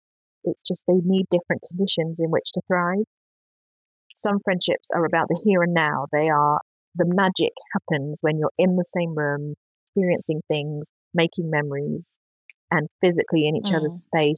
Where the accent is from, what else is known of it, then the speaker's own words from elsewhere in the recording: United Kingdom; a lot of people think I'm Australian, funnily enough. I had it the other day. But I have to say, I do consider my Britishness as a big part of my identity.